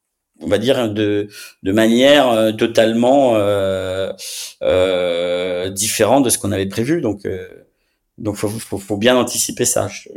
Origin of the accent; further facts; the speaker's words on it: Bourgogne-Franche-Comté, France; moi je suis un peu chauvin, donc moi je suis originaire de Bourgogne.